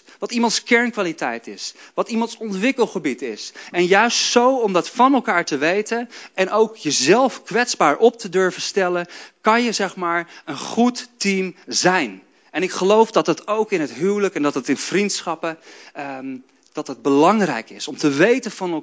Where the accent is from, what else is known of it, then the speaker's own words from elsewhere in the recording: Groningen, Netherlands; komt uit Amerika, ik kom uit Noord-Groningen.